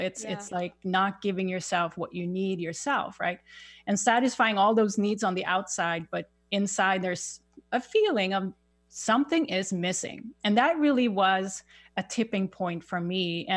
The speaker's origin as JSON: {"language": "English", "country": "Sweden", "tie": "born or raised there", "second_language": "English", "moved": "as an adult", "lives_now": "United States", "said": "some of you may hear, I have a little accent. I grew up in Sweden. And I made a major shift in 2001 to move with work to the United States"}